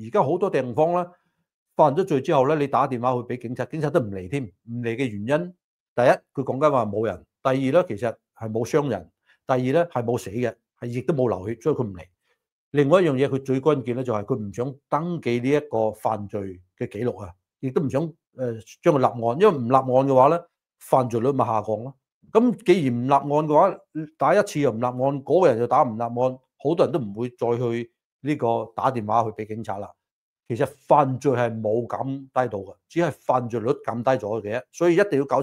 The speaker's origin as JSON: {"language": "Cantonese", "region": "California", "country": "United States", "said": "我哋加州人其實就非常之清楚噶啦。"}